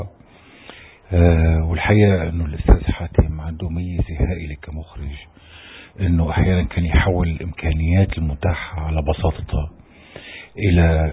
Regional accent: Syria; نحن كسوريين

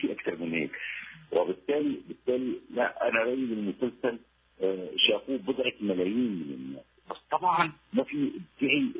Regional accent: Syria; كوني سوري هذا شيء بدون الفخر، وكوني خلقت بهالبلد اللي كان فيها كل الناس اللي شاءت الظروف المجتمعية فيهم مثقفين وناشطين. أنا بتاعت دخلت المعهد عالي فنون المسرحية عمري 18 سنة

